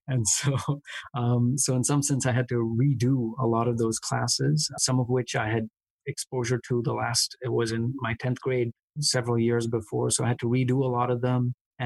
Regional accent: India; moved away as an adult; now in United States; My parents were born in India. I was born in India. I grew up there and I immigrated here

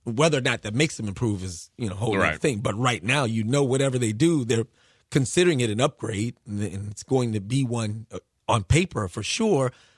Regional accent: Houston, Texas, United States; It's going to because I'm from Houston, so I don't expect much.

